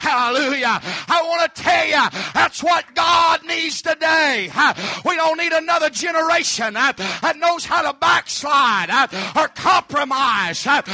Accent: Kentucky, United States; He's from my home state of Kentucky.

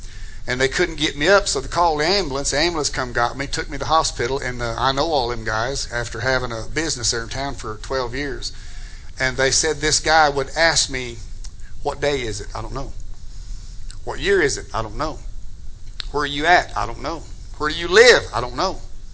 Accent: United States

